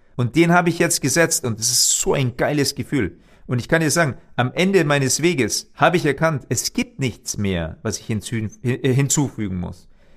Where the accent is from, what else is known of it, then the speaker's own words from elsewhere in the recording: Germany; Ich bin Deutscher und ich habe ja auch einen deutschen Pass, auch wenn mein Vater Thailänder ist. Habe ich immer das Gefühl gehabt, ja, ich bin zwar biologisch halb deutsch, halb Thai